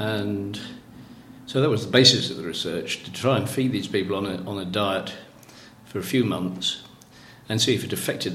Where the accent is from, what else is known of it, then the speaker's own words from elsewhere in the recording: Stanmore, London, United Kingdom; born there; my date of birth is the 25th of December 1941, and I was born at Stanmore in Middlesex, North London.